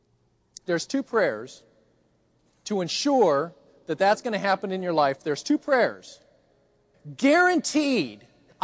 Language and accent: English; Colorado, United States; I grew up in Colorado. I went to a high school called Bear Creek High School. And our chief rival was Columbine High School.